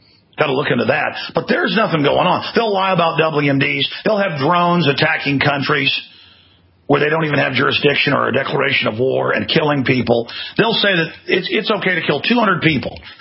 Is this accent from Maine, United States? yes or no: yes; Kennebunkport, Maine, United States; let me put on my fake Texas accent because I'm Kenny Buckport, Maine. Nothing wrong with folks from Maine